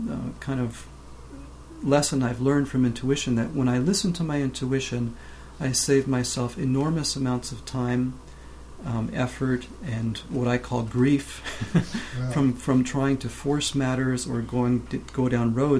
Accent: Toronto, Ontario, Canada; moved away as an adult; now in United States; When I first moved to California, I'm from Toronto, my plan was to continue in the area of psychotherapy. I was a psychotherapist when I was in Canada.

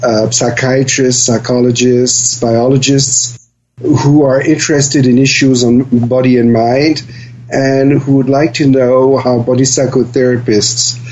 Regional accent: Paris, Île-de-France, France; now in Switzerland; My father worked in Paris, and so I was raised in Paris, and then I studied in Switzerland, and somehow I've always stayed there.

